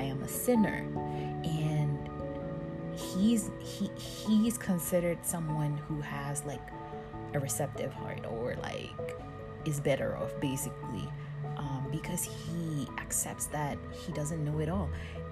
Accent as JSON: {"language": "English", "country": "Ghana", "tie": "born or raised there", "said": "I've come from a culture when I grew up back in Africa, specifically Ghana, where being a Christian meant, you know, going to church and paying my tithe"}